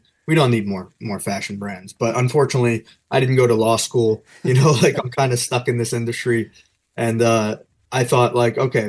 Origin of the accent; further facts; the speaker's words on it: New Jersey, United States; also born or lived in Bronx, New York; I would say, so I'm from New York. I was born in the Bronx. I grew up in New Jersey as a kid and moved back here right after 9/11.